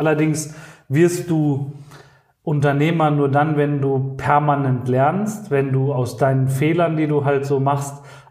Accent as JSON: {"language": "German", "town": "Goch", "region": "North Rhine-Westphalia", "country": "Germany", "tie": "born or raised there", "said": "Ich bin mit 16 Jahren gestartet, bin am Niederrhein geboren in Goch, kennt fast keiner, ist so nahe der niederländischen Grenze."}